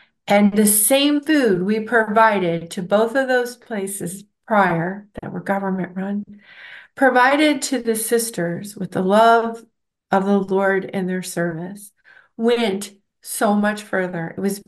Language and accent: English; Maryland, United States; also born or lived in Virginia; now in Florida, United States; Well, I grew up in Maryland and Virginia for my early childhood